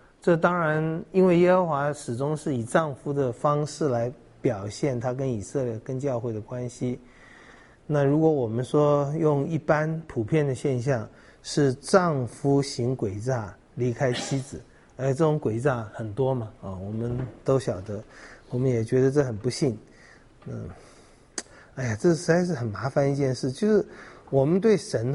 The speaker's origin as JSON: {"language": "Chinese", "country": "China", "said": "我们中国人在太苦了，不允许神有任何不灵的时候"}